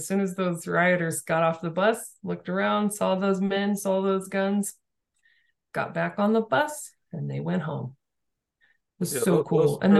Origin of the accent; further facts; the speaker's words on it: La Mesa, California, United States; So my hometown, La Mesa, I spent most of my young years there, La Mesa, California.